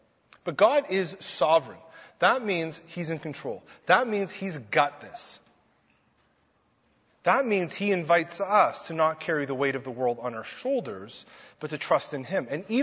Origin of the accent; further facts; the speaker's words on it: East Coast, United States; I'm from the East Coast. Is that an expression, kettle of fish?